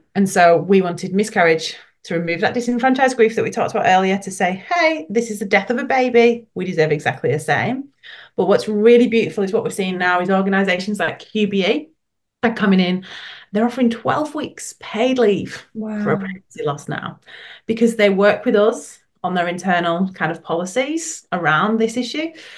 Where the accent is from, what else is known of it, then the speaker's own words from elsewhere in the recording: England, United Kingdom; now in Australia; because I'm clearly English and said that the wrong way.